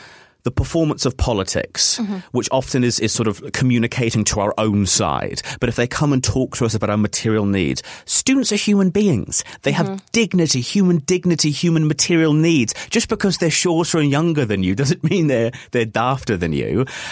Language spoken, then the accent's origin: English; Tauranga, Bay of Plenty, New Zealand; also born or lived in Dunedin; I was raised, I sort of came to my maturity in Dunedin, but I was raised in Tauranga, deep blue Tauranga.